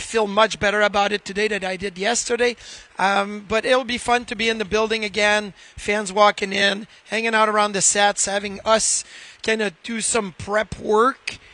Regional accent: Quebec City, Quebec, Canada; I grew up in Quebec City, and we had to play with our town.

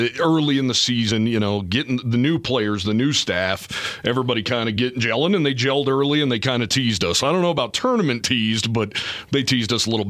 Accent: Wyoming, United States; I'm from Wyoming, so I'm going underdog.

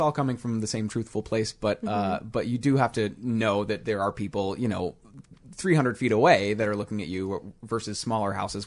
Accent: Detroit, Michigan, United States; I'm from the Detroit area

